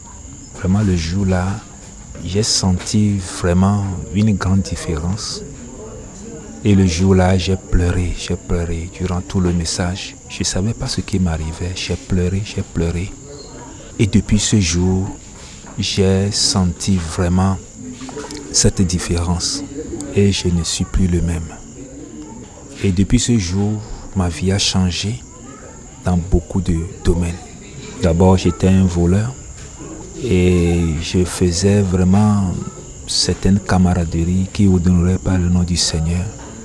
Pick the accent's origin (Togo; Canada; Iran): Togo; Je suis un Togolais